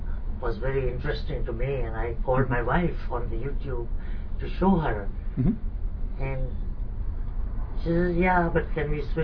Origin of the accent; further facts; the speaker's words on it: India; born there; I was born in India, I was born in a certain family, so there were some conditionings right from the childhood.